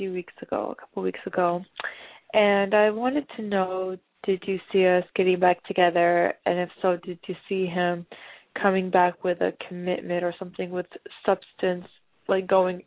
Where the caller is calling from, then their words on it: Miami, Florida, United States; I'm calling from Miami.